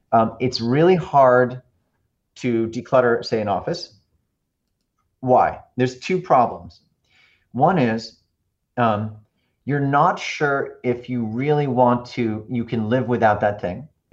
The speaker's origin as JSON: {"language": "English", "region": "New York", "country": "United States", "said": "Like to say, as a New Yorker"}